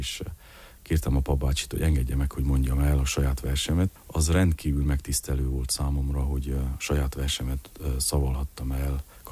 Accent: Homoródalmás, Harghita, Romania; Homoró Dalmás, ahonnan származom, van egy Hegyes Alja nevű dűlő, ahol nagyapámmal nagyon sokat, gyermekkoromban nagyon sokat jártam szénát csinálni a mezőn

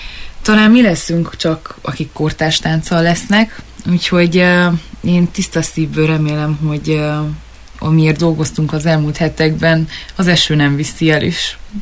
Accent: Târgu Mureș, Mureș County, Romania; én legalábbis, mint marosvásárhelyi lakós, hogy milyen oktatásban volt részem gyerekkorban

